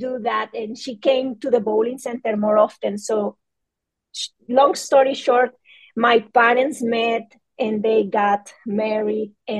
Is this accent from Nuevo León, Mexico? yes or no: yes; Monterrey, Nuevo León, Mexico; I'm Mexican. I am from Monterrey, Mexico. That's a city in the north of Mexico.